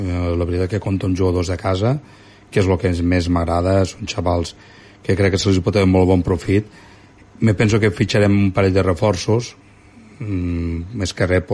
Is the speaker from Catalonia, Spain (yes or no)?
yes; Falset, Catalonia, Spain; torno al Falset, que bueno, és el meu poble.